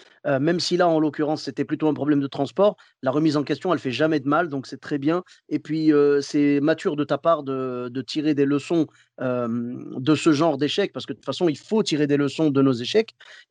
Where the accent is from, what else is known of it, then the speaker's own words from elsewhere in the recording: Clermont-Ferrand, Auvergne-Rhône-Alpes, France; now in Bordeaux, France; je ne suis pas lyonnais. Moi, je suis de Clermont-Ferrand à la base, mais j'habite à Bordeaux. Et du coup, je suis venu depuis Bordeaux.